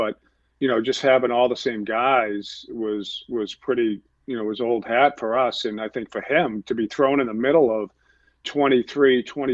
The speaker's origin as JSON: {"language": "English", "town": "Boston", "region": "Massachusetts", "country": "United States", "tie": "born or raised there", "said": "I grew up in Boston"}